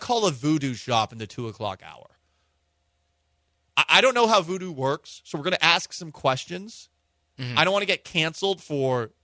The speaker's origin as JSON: {"language": "English", "region": "Massachusetts", "country": "United States", "tie": "born or raised there", "said": "growing up in Massachusetts, a diehard Patriots fan, going to Catholic masses."}